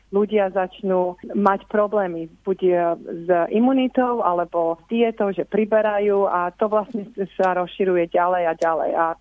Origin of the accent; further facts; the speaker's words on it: Bratislava, Bratislava Region, Slovakia; moved away as an adult; now in Australia; Ja som vyrastala v Bratislave, na Slovensku v Bratislave. Bola som tam do 18 rokov